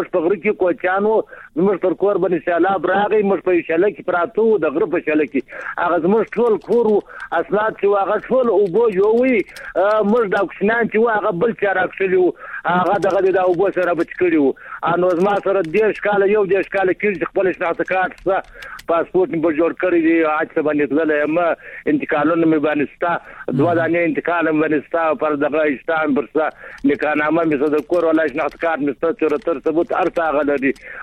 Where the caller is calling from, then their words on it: Kot, Nangarhar, Afghanistan; د کوټ سم د کوټ سم ټلیفون کړی